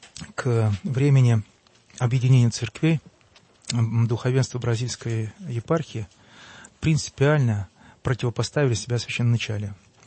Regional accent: Zakarpattia Oblast, Ukraine; Из Закарпатья.

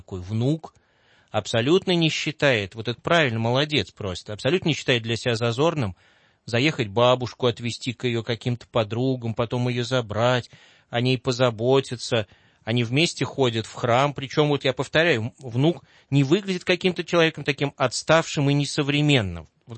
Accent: Moscow, Russia; вот я москвич, коренной москвич

